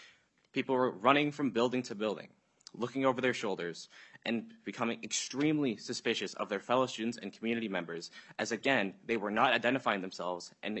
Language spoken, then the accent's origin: English; White Bear Lake, Minnesota, United States; now in Mankato, United States; I'm a sophomore at Minnesota State Mankato. I'm originally from White Bear Lake